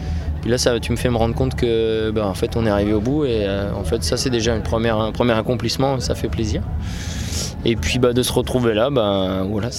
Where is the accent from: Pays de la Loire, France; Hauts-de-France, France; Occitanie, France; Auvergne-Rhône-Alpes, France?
Hauts-de-France, France; Lens; moved away as an adult; j'ai grandi à Lens jusqu'à 21 ans. Ensuite, je suis parti faire des études. Pour mes études, je suis allé un peu à Rennes, en Bretagne. Après, je suis allé à Paris un peu pour la musique. Et puis, aujourd'hui, je vis un peu entre le Nord et la Bretagne